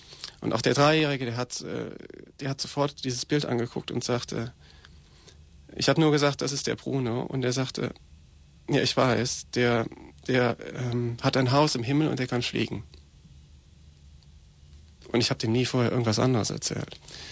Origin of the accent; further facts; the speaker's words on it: Koblenz, Rhineland-Palatinate, Germany; ich komme aus Koblenz am Rhein und bin da 1970 geboren und auch da aufgewachsen zum größten Teil. Habe dann da Abitur gemacht in Koblenz